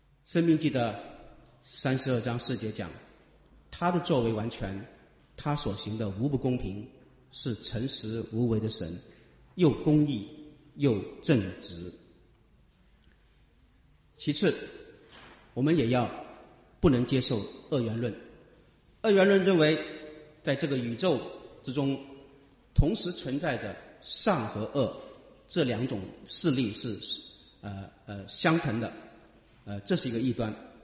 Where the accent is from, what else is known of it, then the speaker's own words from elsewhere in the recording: China; 对于这种教导，我们中国人是非常的抵触